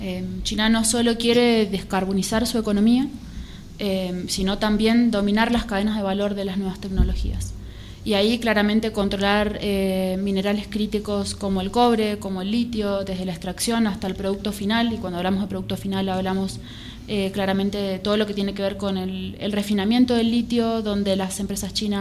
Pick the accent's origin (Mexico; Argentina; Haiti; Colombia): Argentina; Mendoza; Provincias en Argentina como Mendoza, de la que soy nativa, digamos, en esa provincia no estaba permitida la explotación